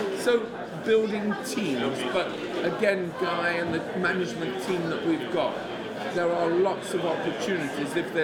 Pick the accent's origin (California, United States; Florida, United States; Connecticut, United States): Florida, United States; Orlando; And my hometown, Orlando, is where we started the first drive-through, right here on 1792 at the intersection of Fairbanks.